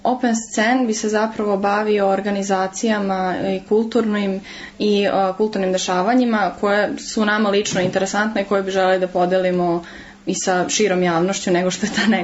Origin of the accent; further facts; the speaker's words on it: Novi Sad, Vojvodina, Serbia; ja dolazim iz Novog Sada